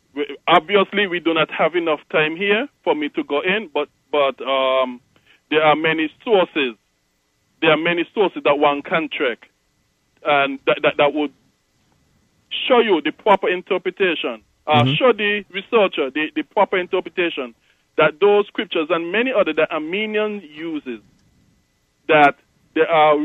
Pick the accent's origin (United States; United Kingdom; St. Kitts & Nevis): St. Kitts & Nevis; Middle Island, Saint Thomas Middle Island; I'm from Middle Island, St. Kitts. Middle Island is just a village in the island of, or the country of St. Kitts in the West Indies.